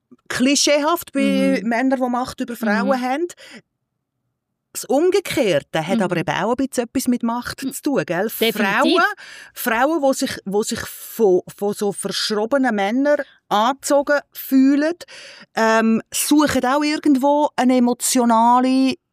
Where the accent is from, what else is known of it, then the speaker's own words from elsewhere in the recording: Switzerland; Und ich als Schweizerin bin natürlich sehr exotisch gewesen.